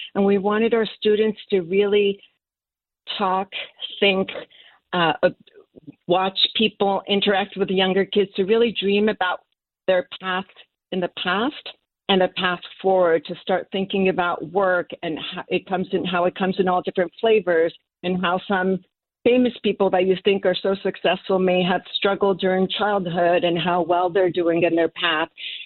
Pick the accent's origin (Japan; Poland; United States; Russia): Japan; also born or lived in London, United Kingdom; I've lived in many cities I grew up in Japan. I went to high school in London. I worked at seven different universities and cities around the country.